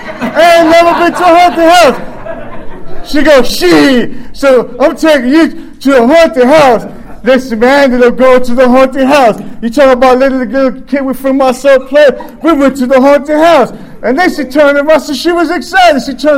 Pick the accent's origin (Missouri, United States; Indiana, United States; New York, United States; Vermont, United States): New York, United States; now in Baltimore, United States; It really ain't, because I come from New York. It's so different.